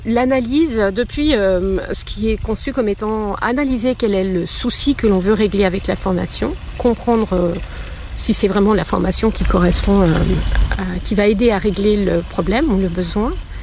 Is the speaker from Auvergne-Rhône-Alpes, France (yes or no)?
yes; Lyon, Auvergne-Rhône-Alpes, France; also born or lived in Villeurbanne; now in Geneva, Switzerland; j'ai grandi à Lyon, dans la banlieue lyonnaise, Villeurbanne et Lyon, et voilà, pas très loin d'ici.